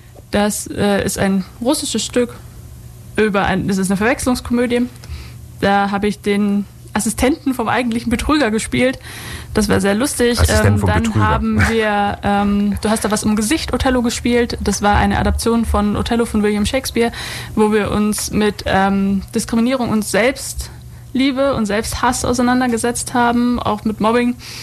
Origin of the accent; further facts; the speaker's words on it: Thalfingen, Bavaria, Germany; also born or lived in Weißenhorn; Aufgewachsen bin ich in Thalfingen.